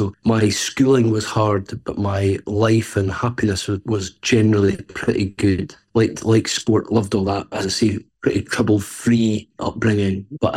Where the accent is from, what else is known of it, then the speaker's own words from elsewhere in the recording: Livingston, Scotland, United Kingdom; I grew up in Craigshill, which is an area in Livingston, very working class area